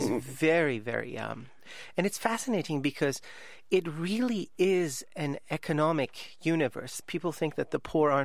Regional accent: Iran; I come from Iran where, you know, everyone is branded a heretic.

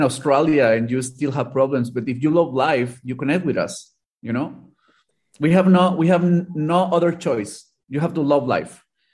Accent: Monterrey, Nuevo León, Mexico; I'm from Monterrey.

